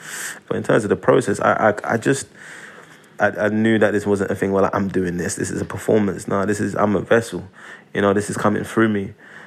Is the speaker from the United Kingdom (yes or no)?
yes; England, United Kingdom; Yeah, I remember it being mentioned at school in passing because we studied civil rights